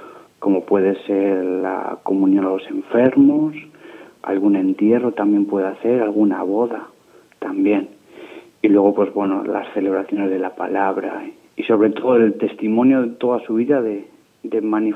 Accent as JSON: {"language": "Spanish", "town": "Reynosa", "region": "Tamaulipas", "country": "Mexico", "tie": "born or raised there", "said": "Sí, yo nací en Reynosa, desde toda la vida soy de Reynosa. Tengo 24 años"}